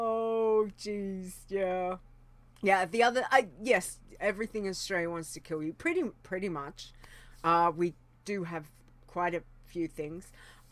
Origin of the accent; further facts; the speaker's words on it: Rockhampton, Queensland, Australia; I come from Rockhampton, which is halfway up the Queensland coast. Hot hole of a place that it is. Very hot, very humid, very dry.